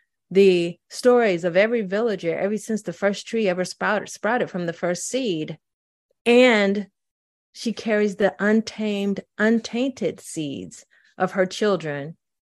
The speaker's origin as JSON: {"language": "English", "town": "St. Louis", "region": "Missouri", "country": "United States", "tie": "born or raised there", "also_born_or_lived": "Mississippi", "said": "because I was growing up in St. Louis and we would go back every summer. And I was the child in my family who was born in Mississippi."}